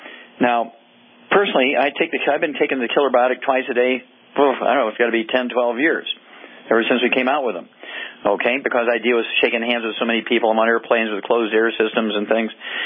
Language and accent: English; Missouri, United States; let's go out to my home state, Missouri, and Carrie.